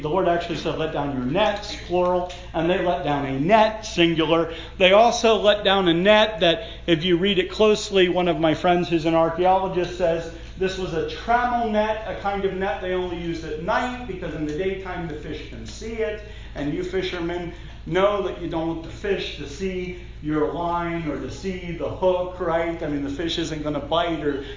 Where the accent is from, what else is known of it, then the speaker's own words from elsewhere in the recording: Pennsylvania, United States; Now, I love football. I'm from Pennsylvania, okay?